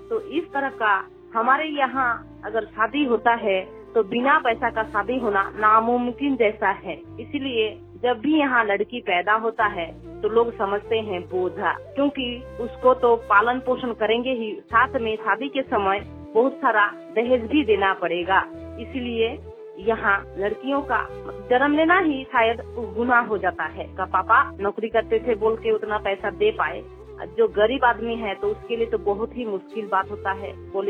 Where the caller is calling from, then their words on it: Ghatshila, Jharkhand, India; मेरा गांव हिंदौली प्रखंड घाटशिला में पूर्वी सिंहभूम से बोल रही हूँ।